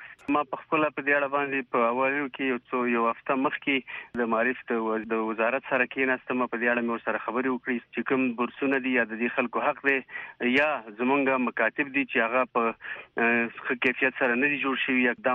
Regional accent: Kunar, Afghanistan; زه د کونړ ولایت د یو بچی په حیث باندې دا ویلی شم

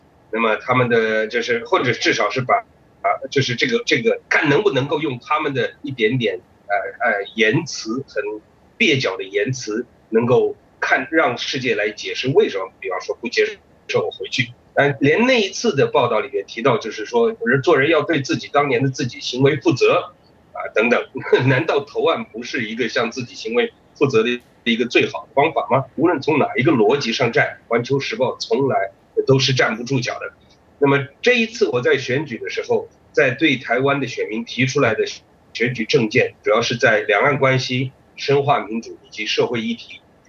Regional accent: China; now in Taiwan; 因为毕竟我们从小在中国长大的这个教育过程之中

